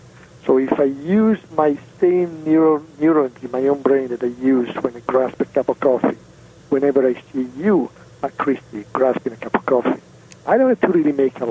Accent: Italy; accent: Italian; English is a second language; moved away as an adult; at some point when I moved from Italy, you can guess I'm Italian from my accent.

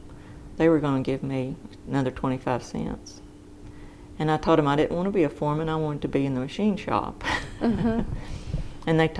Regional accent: Deep South, United States; my accent was so thick. I was from the deep South

